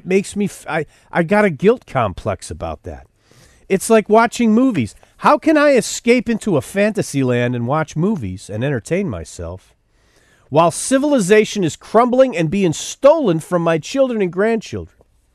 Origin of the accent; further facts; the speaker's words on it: Buffalo, New York, United States; And I'm from Buffalo